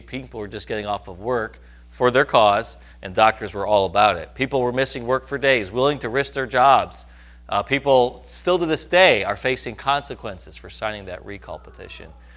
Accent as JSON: {"language": "English", "region": "Wisconsin", "country": "United States", "said": "By the way, you know I'm from Wisconsin, right? Okay, that's how we talk."}